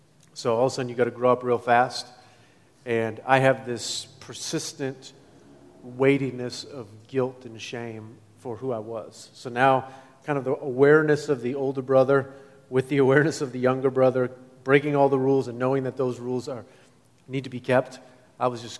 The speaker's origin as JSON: {"language": "English", "region": "Massachusetts", "country": "United States", "tie": "born or raised there", "said": "I grew up in Massachusetts, just outside of Boston. That was a great place to grow up, wonderful."}